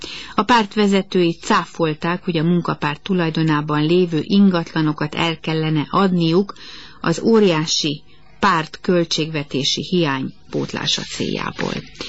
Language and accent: Hungarian; Hungary; Apaként, egy európai köztársaság felelős miniszterelnökeként, illetve a hazáját szerető magyarként egyaránt